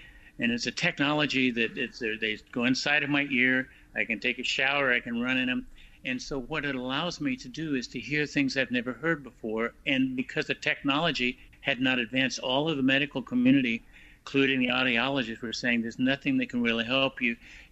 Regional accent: Wichita, Kansas, United States; as a young boy growing up in Wichita, I had the measles and lost about 50% of my hearing.

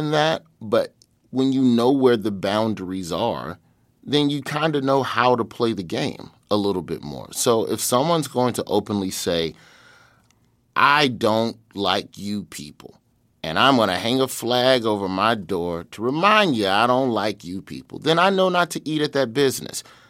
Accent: Alabama, United States; moved away as an adult; now in Los Angeles, United States; My first 9 years of comedy from 98 until I moved to Los Angeles, you know, I was a Southern and Midwest act.

